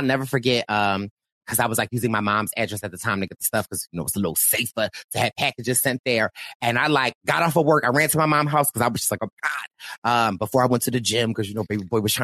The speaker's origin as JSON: {"language": "English", "town": "Philadelphia", "region": "Pennsylvania", "country": "United States", "said": "I'm from Philadelphia for my own safety."}